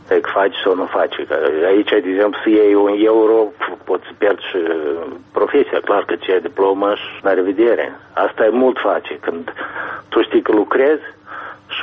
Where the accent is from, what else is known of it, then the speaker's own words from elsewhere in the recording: Moldova; Mie îmi pare că noi ca moldoveni încă nu putem să ne arătăm dignitatea noastră